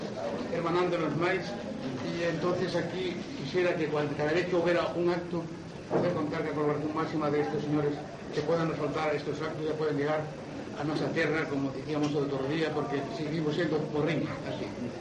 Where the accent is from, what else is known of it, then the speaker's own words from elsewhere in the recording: Monforte de Lemos, Galicia, Spain; aunque somos de barrio cerca, porque son de Monforte, o sea que estamos cerca de Chantada, ¿no?